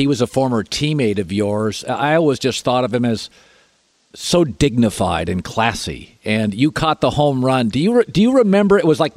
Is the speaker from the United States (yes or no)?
yes; Pacific Northwest, United States; I watched him at Oregon. I'm from the Pacific Northwest.